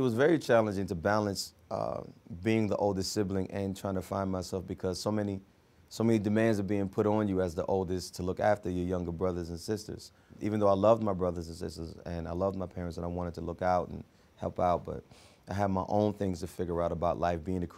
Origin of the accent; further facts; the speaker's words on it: Philadelphia, Pennsylvania, United States; born there; I was born in Philadelphia. It's a town full of soulful singers, a whole bunch of MCs, jazz musicians, poets, dancers.